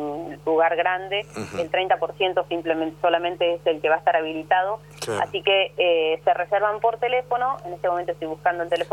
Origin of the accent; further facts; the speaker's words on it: Argentina; como argentinos